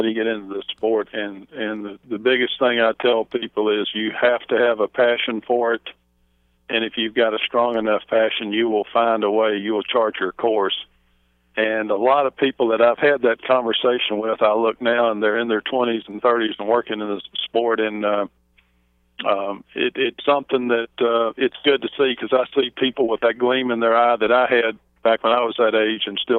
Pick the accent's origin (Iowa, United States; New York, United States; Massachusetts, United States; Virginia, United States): Virginia, United States; When I was 8 years old, I was at the Virginia State Fair in Richmond. I grew up in Virginia